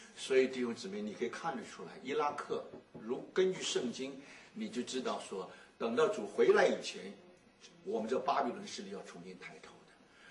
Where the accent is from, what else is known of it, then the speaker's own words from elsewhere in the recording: United States; 我们美国人希望他能够民主